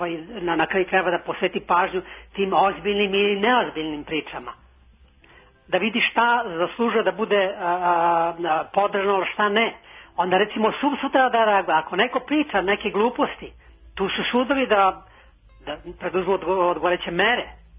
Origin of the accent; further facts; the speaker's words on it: Belgrade, Serbia; iz Beograda sam.